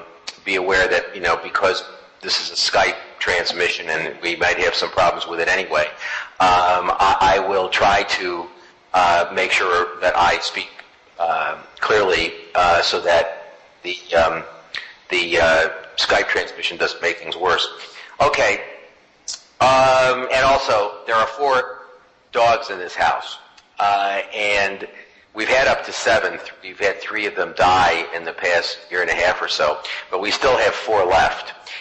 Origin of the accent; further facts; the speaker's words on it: New York, United States; The other thing I wanted to say is I'm a New Yorker and I speak quickly